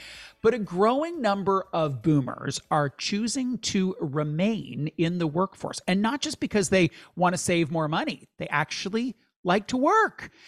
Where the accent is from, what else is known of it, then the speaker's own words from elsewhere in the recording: Canada; We're Canadian. We live in it.